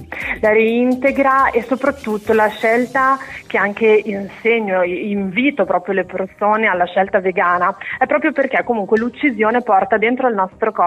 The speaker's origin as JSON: {"language": "Italian", "town": "Brusaporto", "region": "Lombardy", "country": "Italy", "said": "Allora, io sono di Brusaporto, quindi della provincia di Bergamo."}